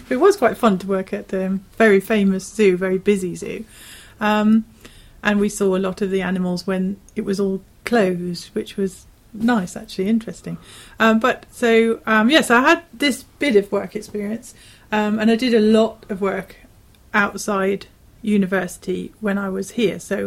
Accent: Tamworth, West Midlands, United Kingdom; No, I'm from Staffordshire.

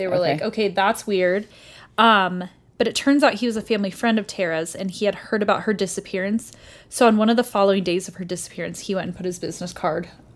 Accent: Colorado, United States; Hi, I'm from Colorado. Everything is Colorado centric.

